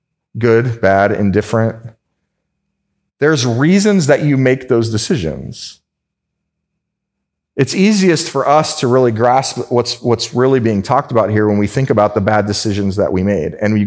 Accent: California, United States; So I'm from California, right?

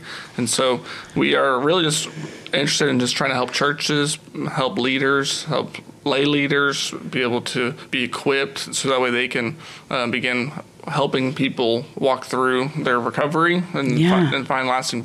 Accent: Norman, Oklahoma, United States; But, I'm from Norman, Oklahoma.

